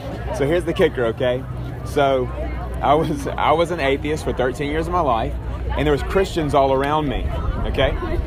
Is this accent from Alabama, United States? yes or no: yes; Mobile, Alabama, United States; I grew up in Mobile.